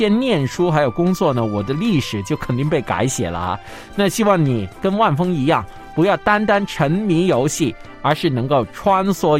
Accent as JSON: {"language": "Chinese", "country": "China", "said": "正如我们中国人很喜欢我们的春秋战国的任侠之风"}